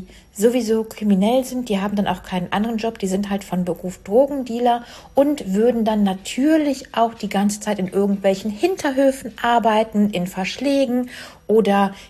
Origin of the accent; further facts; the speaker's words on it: North Rhine-Westphalia, Germany; Eine Düsseldorfer Pizzeria, was ja nicht allzu weit von meinem Heimatort weg ist